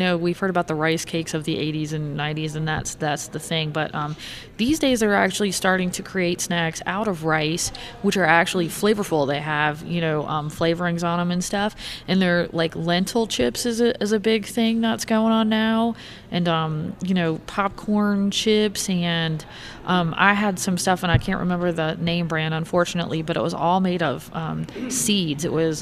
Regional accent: Virginia, United States; They're produced in Pennsylvania, but I had them as a child growing up in Virginia.

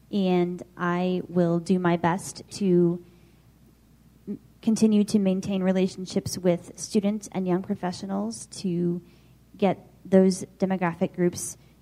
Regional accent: Columbus, Ohio, United States; I am from Columbus, Ohio.

